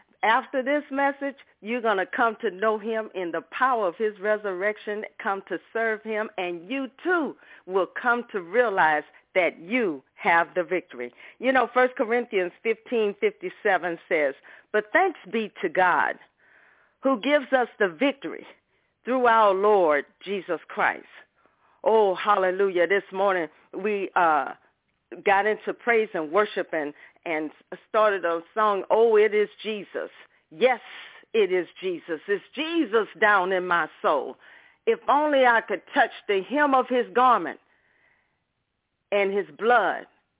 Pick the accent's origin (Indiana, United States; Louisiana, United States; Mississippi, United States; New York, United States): Mississippi, United States; Pascagoula; who was born in Pascagoula, Mississippi. That's my hometown, you guys